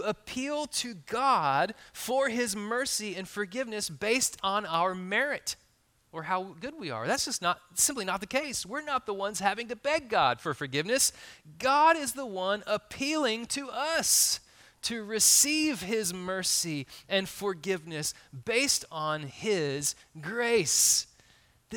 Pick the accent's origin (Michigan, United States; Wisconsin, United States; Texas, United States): Texas, United States; I'm a fifth-generation Texan, and only Texans know what generation they are in that state